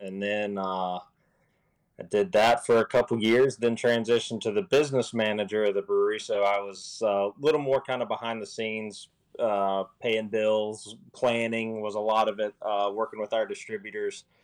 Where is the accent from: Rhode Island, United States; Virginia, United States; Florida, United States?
Virginia, United States; now in Danville, United States; No, I'm from Grayson County.